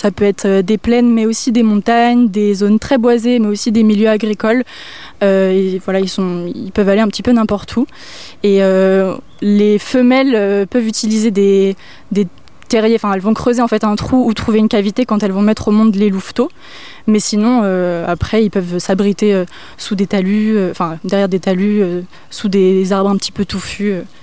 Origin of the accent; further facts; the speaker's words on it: Brittany, France; j'ai 23 ans, je viens d'Ille-et-Vilaine et je suis étudiante